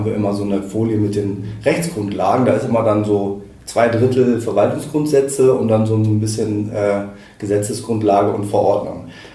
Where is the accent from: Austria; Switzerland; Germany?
Germany; Hamburg; Ja, kann ich bestätigen als Hamburger sozusagen.